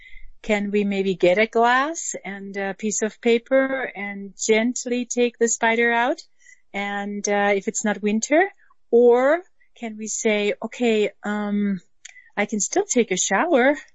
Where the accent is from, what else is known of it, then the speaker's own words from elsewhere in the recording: Germany; I grew up in Germany post-World War II, and there was absolutely no consciousness about animals.